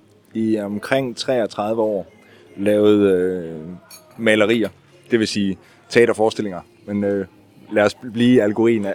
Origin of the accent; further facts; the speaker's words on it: Balling, Central Denmark Region, Denmark; det foregår i den by, jeg er vokset op i Balling, ja. I nærheden af Skive.